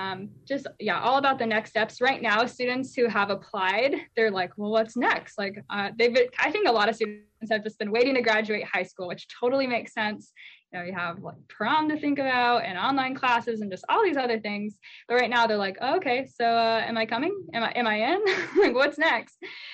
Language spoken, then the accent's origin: English; Palmer, Alaska, United States; so I'm from Palmer originally, and my big dream was to get out of Alaska